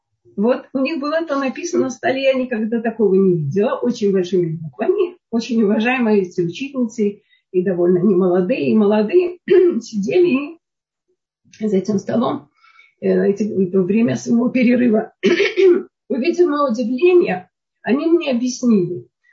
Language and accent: Russian; Lithuania; родившись в Советском Союзе, я выросла в Литве, в очень хорошей семье интеллигентов